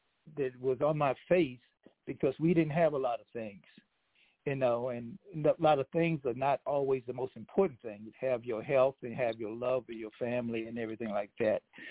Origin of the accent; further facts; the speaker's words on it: Virginia, United States; also born or lived in Manhattan / Brooklyn; Well, you know, most people know that I was born in Manhattan and taken to Virginia and lived on a farm when I was very young.